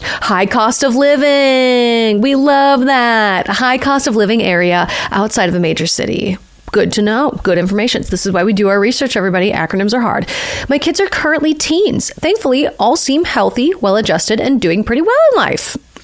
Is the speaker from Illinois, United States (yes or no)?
no; Minnesota, United States; now in California, United States; I'm also from Minnesota.